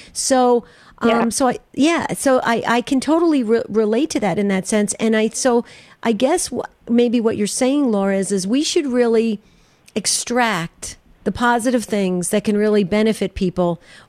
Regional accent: New Jersey, United States; Listen, I'm from New Jersey. It's Galaga.

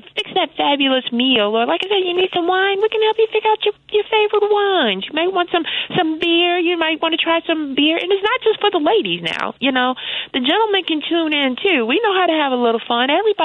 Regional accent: Chicago, Illinois, United States; I'm from Chicago. This is home.

